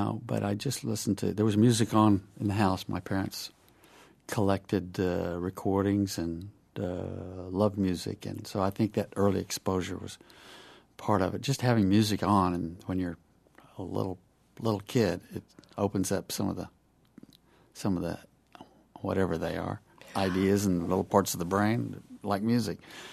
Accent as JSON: {"language": "English", "region": "Texas", "country": "United States", "tie": "born or raised there", "said": "I grew up in a small town north of Dallas in Texas"}